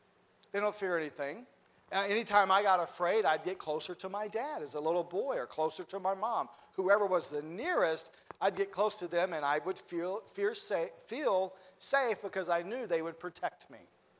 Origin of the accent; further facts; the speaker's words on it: Mississippi, United States; that's what I grew up with down in Mississippi. When it thundered, you knew it thundered, because your body would even rattle a little bit.